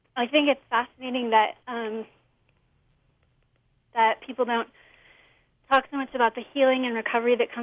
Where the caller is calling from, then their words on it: Los Osos, California, United States; I'm calling from Los Osos.